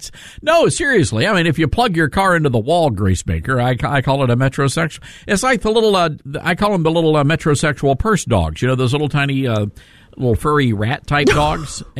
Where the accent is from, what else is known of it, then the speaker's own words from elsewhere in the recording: Memphis, Tennessee, United States; I mean, look, it's my hometown. I love Memphis, but it's a dangerous place.